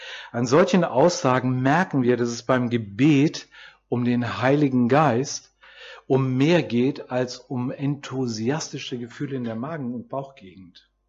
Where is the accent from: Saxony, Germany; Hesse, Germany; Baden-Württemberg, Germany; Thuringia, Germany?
Hesse, Germany; Ich hatte als Kind in Nordhessen Freunde, deren Eltern einen Taubenschlag hatten.